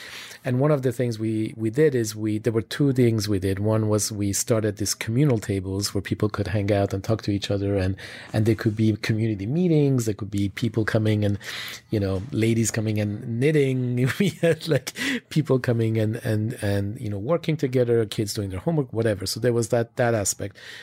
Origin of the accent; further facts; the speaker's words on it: Switzerland; I grew up in Switzerland, so we had chocolate almost on a daily basis. I grew up mainly in boarding school.